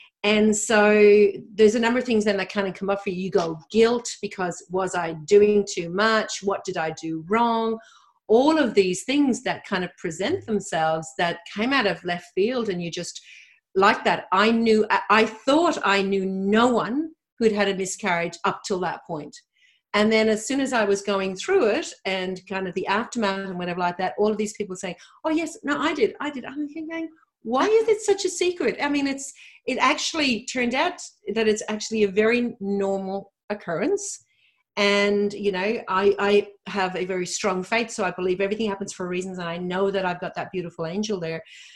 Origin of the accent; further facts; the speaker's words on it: Dublin, Leinster, Ireland; accent: mixed; moved away as an adult; now in Australia; So I was originally born and bred in Dublin, Ireland. My accent is very mixed up though.